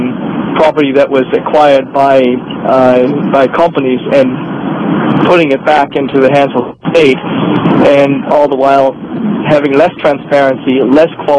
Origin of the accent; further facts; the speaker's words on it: Germany; I'm German originally.